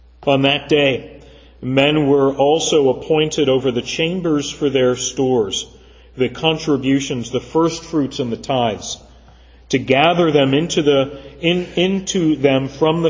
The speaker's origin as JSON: {"language": "English", "town": "Pittsburgh", "region": "Pennsylvania", "country": "United States", "tie": "born or raised there", "said": "the church that I grew up in Pittsburgh was actually burned to the ground by arsonists in the early 70s."}